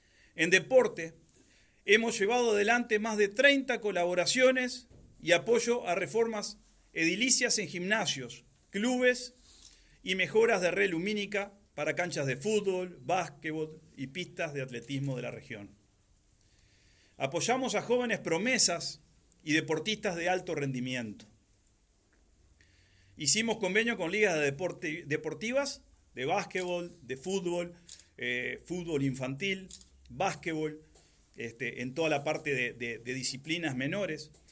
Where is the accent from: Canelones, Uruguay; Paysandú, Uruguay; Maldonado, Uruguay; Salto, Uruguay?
Salto, Uruguay; Aquellos que nacimos acá, en Salto, en la región, hemos estado gran parte de nuestra vida en este lugar